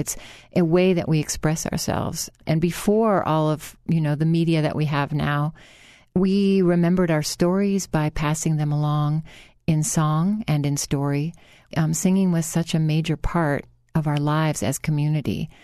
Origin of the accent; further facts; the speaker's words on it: Switzerland; born there; English is a second language; I was born in Switzerland and I speak five languages